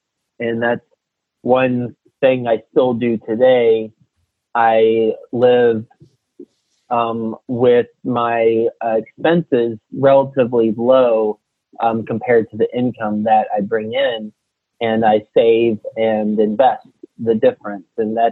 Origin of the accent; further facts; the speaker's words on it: Texas, United States; moved away as an adult; I am from Texas. I went to school at Texas Tech University, and I moved straight from Texas to New York City after graduating.